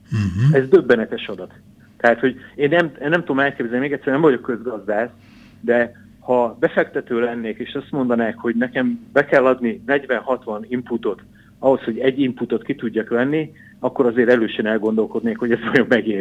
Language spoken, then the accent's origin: Hungarian; Győr, Győr-Moson-Sopron, Hungary; de ugye Magyarország, én Győri vagyok, nálunk az